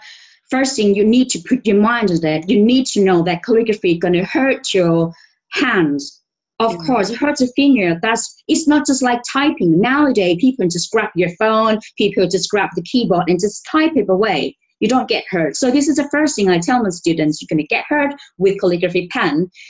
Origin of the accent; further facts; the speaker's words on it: Suphan Buri, Thailand; now in Hua Hin, Thailand; I'm from Supan originally, I'm from Supan, but where I live right now is Hua Hin. Hua Hin is a beach land.